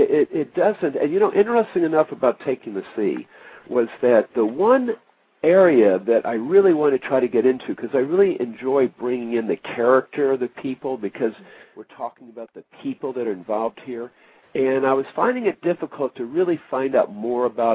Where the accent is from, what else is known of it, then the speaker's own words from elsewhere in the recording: East Coast, United States; I grew up on the East Coast. I went to school in the Midwest, if you will, and then also on the West Coast.